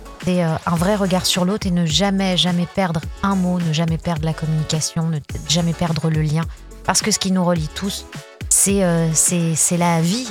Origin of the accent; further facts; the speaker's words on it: France; en tant que Française et ayant cette chance incroyable de vivre dans un pays qui n'est pas en guerre